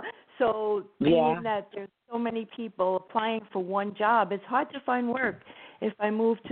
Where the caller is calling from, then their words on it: New Jersey, United States; from New Jersey.